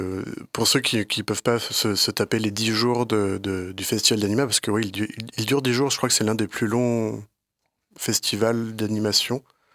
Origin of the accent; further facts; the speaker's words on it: Paris, Île-de-France, France; now in Brussels, Belgium; Non, je viens de Paris.